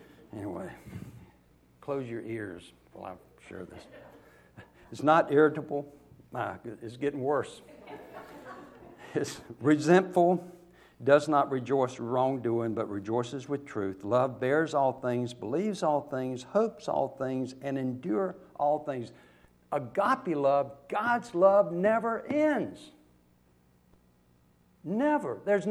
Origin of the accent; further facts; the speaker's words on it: Fuquay-Varina, North Carolina, United States; I grew up here in Fuquay